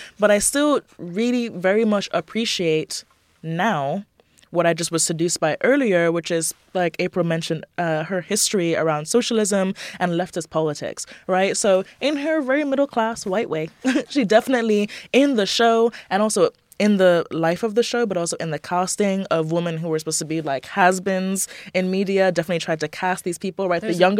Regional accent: Jamaica; I grew up partly in Jamaica.

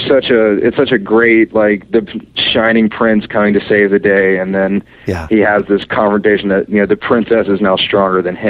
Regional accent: the South, United States; You know, I'm from the South originally, so I always, anytime a game features Southerners, I'm always like, woohoo, yeah.

